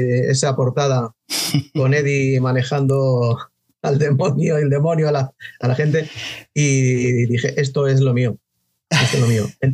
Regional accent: Madrid, Community of Madrid, Spain; Soy de aquí, de Madrid. Mis padres no son de Madrid, eran inmigrantes aquí a Madrid, y yo sí que nací aquí y aquí sigo.

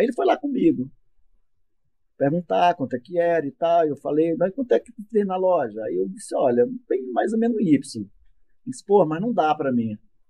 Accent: São Domingos do Araguaia, Pará, Brazil; born there; Mas eu nasci no sul do Pará, lá no São Domingos, na verdade lá chama São Domingo das Latas, no popular.

